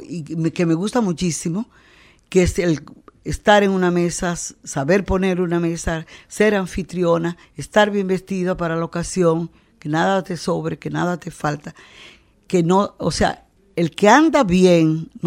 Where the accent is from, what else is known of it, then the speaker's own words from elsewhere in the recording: Moca, Espaillat, Dominican Republic; que en Moca yo había sido una reina, porque de verdad me encontraban bonito